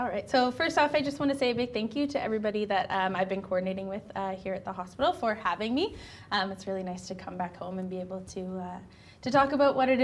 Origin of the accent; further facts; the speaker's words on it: Cobourg, Ontario, Canada; So I was born and raised here in Cobourg.